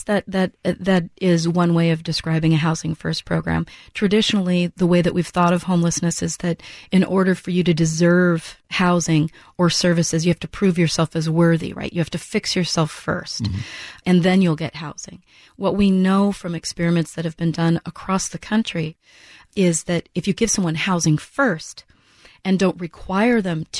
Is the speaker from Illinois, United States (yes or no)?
yes; Chicago, Illinois, United States; now in Seattle, United States; I'm not from Seattle. I've been here 8 years. I came from Chicago.